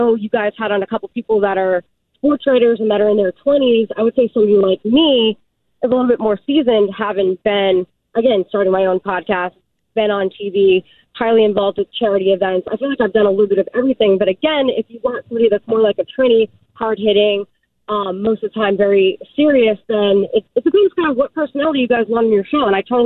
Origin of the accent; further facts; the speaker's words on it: Massachusetts, United States; again, I'm from Massachusetts. My whole family's back there. I have a house back there.